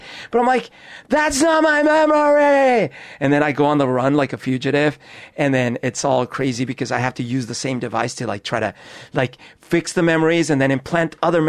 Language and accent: English; Bogotá, Bogotá Capital District, Colombia; First of all, I grew up in Bogota. It's a big city. There's no camping.